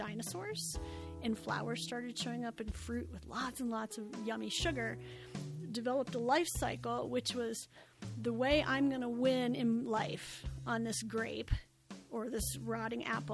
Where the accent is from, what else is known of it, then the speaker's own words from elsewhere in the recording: Omaha, Nebraska, United States; So I grew up in Nebraska, in Omaha. And so I went to Burke High School in Omaha.